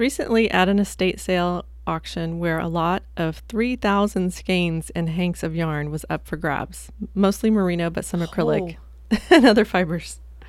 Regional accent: Bridgnorth, West Midlands, United Kingdom; I'm from Bridgnorth in Shropshire in England.

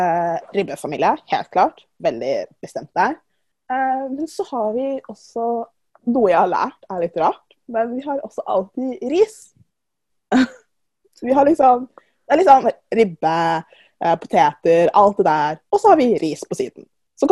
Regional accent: DR Congo; now in Norway; jeg og liksom hele familien min født og oppvokst i Kongo, og så det bare min yngste lillebror som født i Norge.

